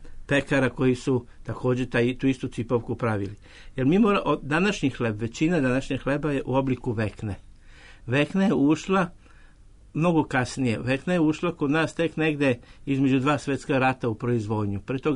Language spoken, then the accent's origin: Serbian; Vojvodina, Serbia; u Vojvodini smo mi, ja sam iz Vojvodine